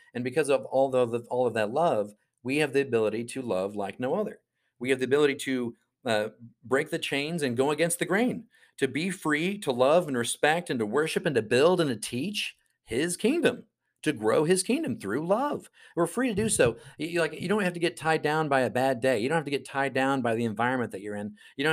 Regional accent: United States; in the sense of I am an American, I do follow the laws.

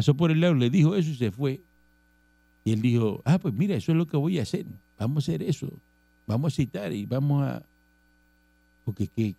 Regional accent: Cuba; moved away; Mire, yo soy cubano, a mí me quitaron todo. A mí me quitaron todo. A mí me quitaron todo en Cuba y tuve que llegar con 5 pesos y entré por Panamá.

